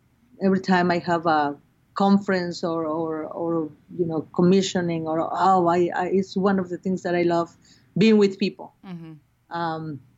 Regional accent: Mexico City, Mexico; born there; English is a second language; was I was born in Mexico City. I'm the first of four kids.

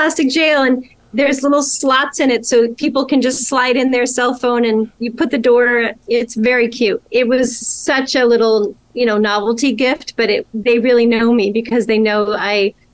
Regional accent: Chicago, Illinois, United States; I grew up in Chicago, the best city in the world.

